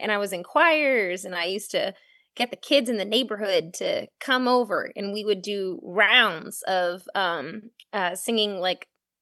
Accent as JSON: {"language": "English", "region": "Florida", "country": "United States", "tie": "born or raised there", "also_born_or_lived": "Houston, Texas", "said": "I was born in Houston, Texas. I was born in Texas, but I only lived there for a couple years, and I grew up in Florida."}